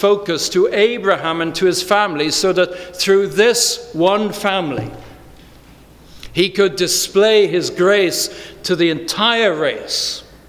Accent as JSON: {"language": "English", "region": "Wales", "country": "United Kingdom", "tie": "born or raised there", "said": "I remember growing up in Wales"}